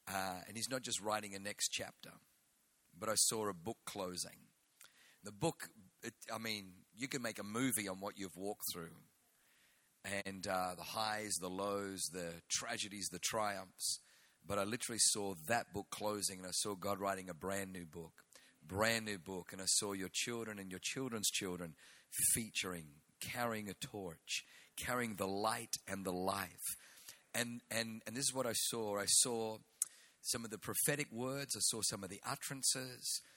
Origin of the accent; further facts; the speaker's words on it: Australia; accent: Australian; also born or lived in Germany; And I was born in Germany, so I got a German name, but I grew up in Australia, so I have the Australian accent.